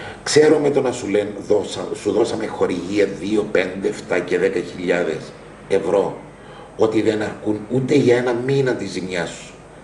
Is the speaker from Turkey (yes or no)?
no; Paralimni, Famagusta District, Cyprus; Γεννήθηκα στο Παραλίμνη το 1959, στη δεκαετία του 70 μετικήσαμε στην Αμόχωστον οικογενειακός, όπου με βρήκε και η τουρκική εισβολή εκεί πέρα.